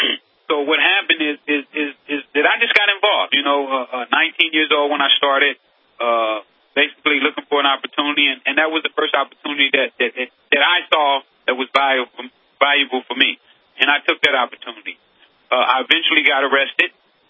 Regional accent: Los Angeles, California, United States; Well, you know, I grew up in South Central.

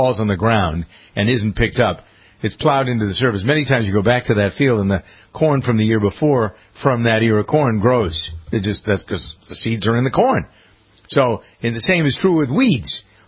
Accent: Massachusetts, United States; when I grew up in Massachusetts, there were 600 dairy farms in Massachusetts.

